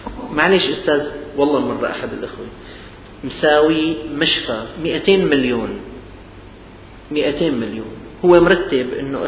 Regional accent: Syria; هذه الأمطار الشديدة التي نزلت عندنا في الشام وفي المحافظات الأخرى

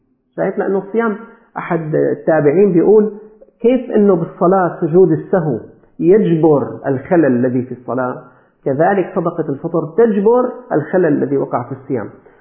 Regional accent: Syria; لكن أقل شيء تكون 1500 عندنا في سوريا

